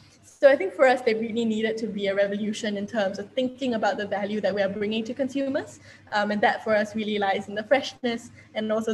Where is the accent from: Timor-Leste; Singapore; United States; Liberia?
Singapore; I think for me, there was always an aspect of growing up in Singapore that I, would always remember, because in Singapore, you pretty much grow up going to a farm for the purposes of a school trip, right?